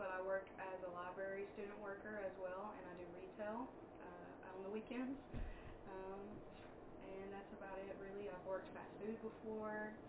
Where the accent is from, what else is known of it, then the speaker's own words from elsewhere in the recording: Hazard, Kentucky, United States; born there; I'm 23 years old, and I was born in Hazard, Kentucky.